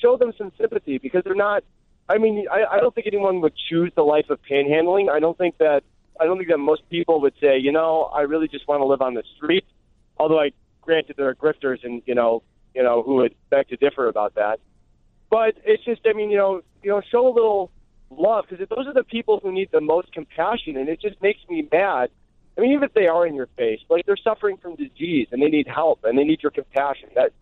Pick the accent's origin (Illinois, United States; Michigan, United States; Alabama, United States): Illinois, United States; Evanston; I grew up in Evanston, just outside of downtown Evanston, where Mark lives. And went to a Catholic grade school.